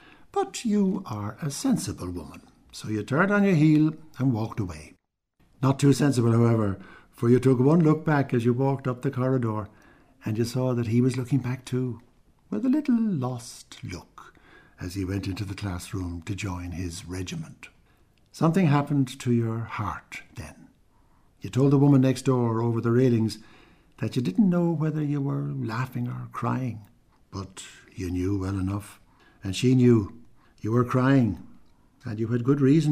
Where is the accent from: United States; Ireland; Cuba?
Ireland; Birr, Offaly; And when I was growing up in Burr, I remember at Christmas time, it was always a surefire hit.